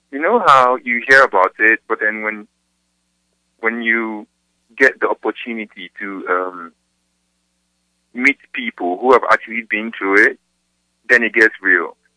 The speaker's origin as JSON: {"language": "English", "country": "Ghana", "tie": "born or raised there", "first_language": "Twi", "second_language": "English", "said": "I grew up in Ghana, Africa."}